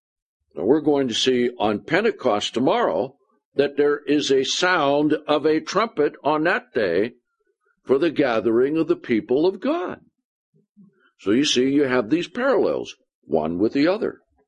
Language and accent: English; California, United States; I'm from California. I don't know where they are.